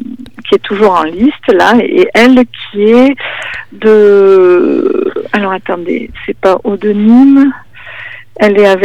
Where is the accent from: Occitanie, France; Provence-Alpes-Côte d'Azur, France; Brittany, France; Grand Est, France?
Provence-Alpes-Côte d'Azur, France; Marseille; now in Chambon-sur-Lignon, France; je venais faire le tournoi du Chambon-sur-Lignon, même étant de Marseille.